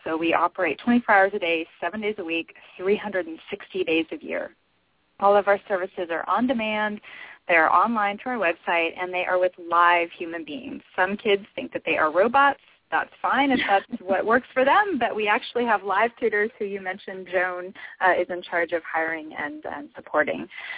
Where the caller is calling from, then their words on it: Alexandria, Virginia, United States; I'm calling from Alexandria, Virginia, where the weather is also beautiful today